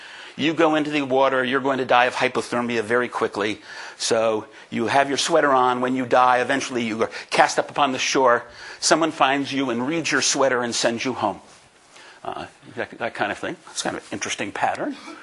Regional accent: Northeast, United States; I grew up in the Northeast, so, you know, if there are four seasons, it's wintertime.

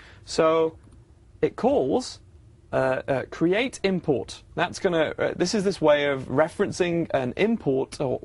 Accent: United Kingdom; I'm a Brit, so I read British news.

